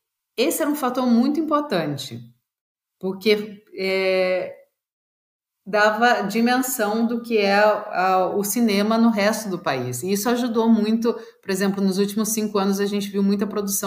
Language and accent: Portuguese; La Plata, Buenos Aires Province, Argentina; Eu que venho de La Plata, assim, tem uma rixa entre La Plata e Buenos Aires, e La Plata está do lado.